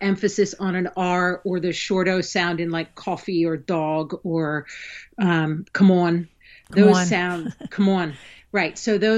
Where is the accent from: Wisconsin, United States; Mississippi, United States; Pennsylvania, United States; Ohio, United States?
Pennsylvania, United States; Doylestown; But I didn't really have a strong regional accent. I'm from Bucks County, Doylestown.